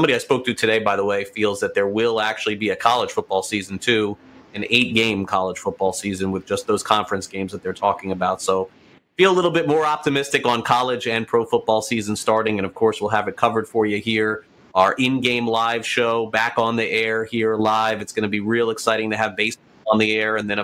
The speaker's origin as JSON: {"language": "English", "region": "Florida", "country": "United States", "said": "places that don't have the issues that places like my home state of Florida has"}